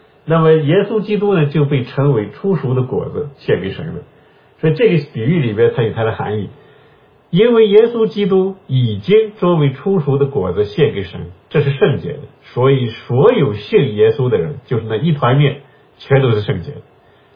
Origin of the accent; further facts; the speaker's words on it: Shaanxi, China; 我们陕西人也吃面食